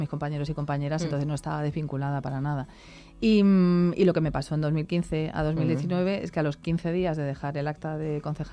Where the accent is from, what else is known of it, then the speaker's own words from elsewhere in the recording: Alcorcón, Community of Madrid, Spain; No, nací en Alcorcón, porque no teníamos hospital.